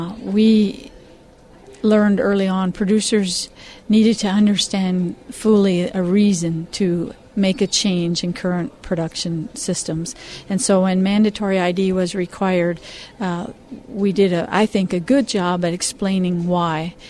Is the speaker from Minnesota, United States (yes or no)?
yes; Minnesota, United States; and I am from Minnesota.